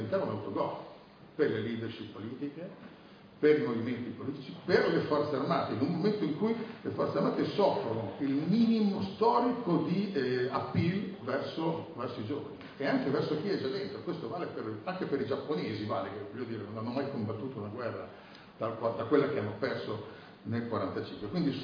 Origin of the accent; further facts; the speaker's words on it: Po Valley, Italy; nessuno al bar del mio paese, della Bassa Padana, ritiene che i russi siano alle porte